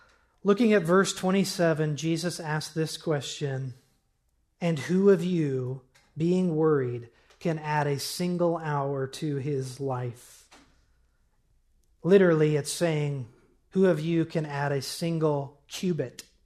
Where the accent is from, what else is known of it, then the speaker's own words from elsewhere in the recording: Midwest, United States; I'm from the Midwest. We have blue jays out there